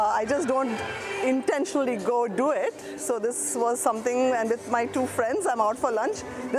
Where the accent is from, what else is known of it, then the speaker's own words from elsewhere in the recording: India; I come from India, where I see that a lot